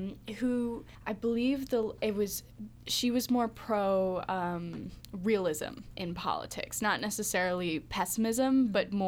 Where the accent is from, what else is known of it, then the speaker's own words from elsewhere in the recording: Ontario, Canada; I'm from Ontario.